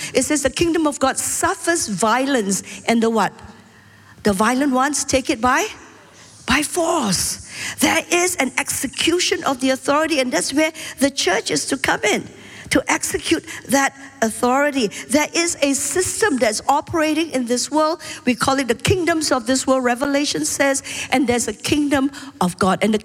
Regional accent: Singapore; Now, I'm a Singaporean. I carry a Singapore identity card. I have a Singapore passport.

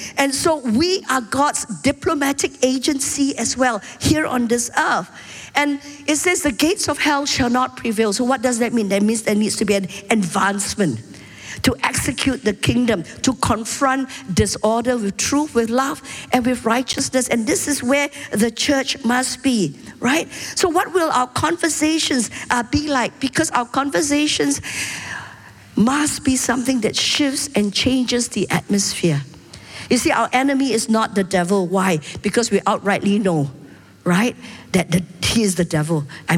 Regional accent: Singapore; Now, I'm a Singaporean. I carry a Singapore identity card. I have a Singapore passport.

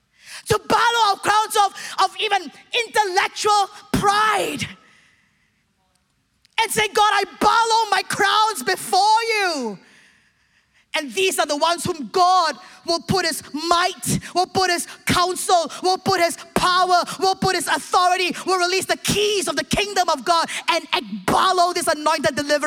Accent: Singapore; it's one thing to hear from me as a Singaporean who was being sent out to the nations to church plant and do these things

